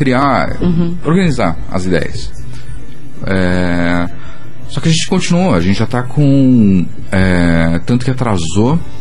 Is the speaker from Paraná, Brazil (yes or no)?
yes; Curitiba, Paraná, Brazil; a gente é de Curitiba